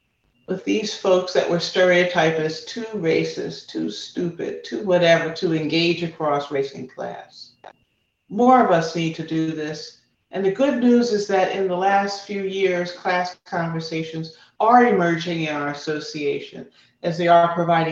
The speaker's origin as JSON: {"language": "English", "region": "East Coast", "country": "United States", "said": "because I'm from the East Coast, and the first question I ask someone is, what do you do?"}